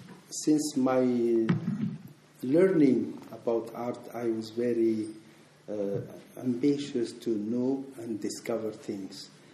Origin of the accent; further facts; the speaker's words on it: Morocco; English is a second language; also born or lived in Spain; since I come from Morocco, a zone that has been under Spanish ruling